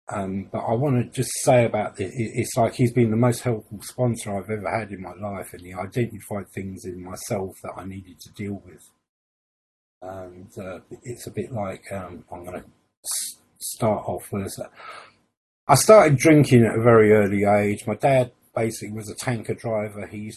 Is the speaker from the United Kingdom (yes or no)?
yes; Glasgow, Scotland, United Kingdom; born there; I'm the eldest of six. I was born in Glasgow.